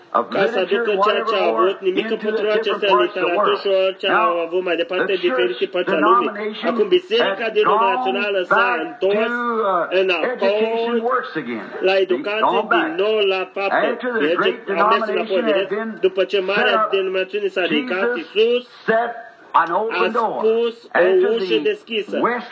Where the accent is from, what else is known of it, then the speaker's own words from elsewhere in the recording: United States; Da, eu sunt american.